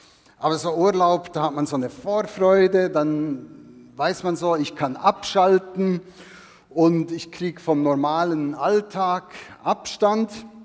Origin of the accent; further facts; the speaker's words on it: Switzerland; oder ich als Schweizer, dass ich immer so in die Schweiz blicken konnte